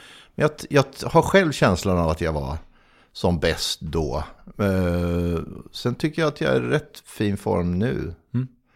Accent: Norrköping, Östergötland, Sweden; born there; det står väl att jag är född i Norrköping

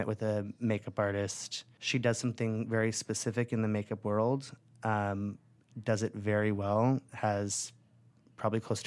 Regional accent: California, United States; I grew up in California.

